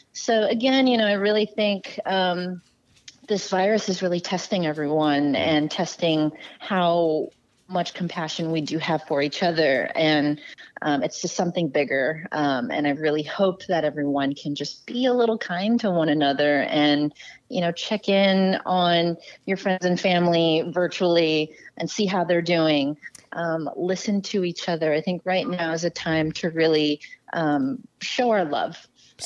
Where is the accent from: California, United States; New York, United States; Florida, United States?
California, United States; Los Angeles; now in San Francisco, United States; I live up here, but I grew up in Los Angeles, so I kind of spend my time between both cities.